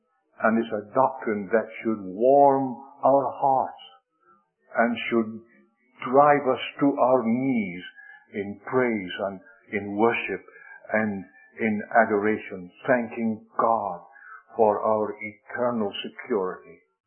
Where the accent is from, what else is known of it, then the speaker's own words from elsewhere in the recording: Scotland, United Kingdom; When I was growing up in Scotland, we used to sing that hymn very often.